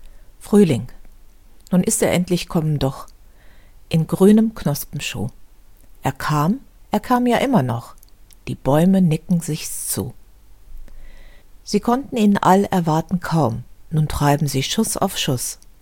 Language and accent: German; Düsseldorf, North Rhine-Westphalia, Germany; In meiner Heimatstadt Düsseldorf